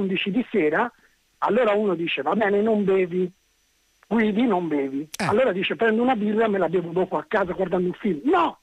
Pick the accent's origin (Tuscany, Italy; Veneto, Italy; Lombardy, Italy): Tuscany, Italy; Incisa; perché io sono valdarnese, sono di Incisa